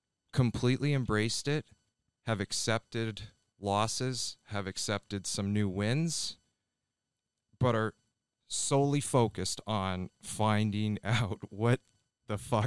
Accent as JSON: {"language": "English", "region": "Ontario", "country": "Canada", "tie": "born or raised there", "said": "I grew up in Ontario, Canada, just outside of Toronto."}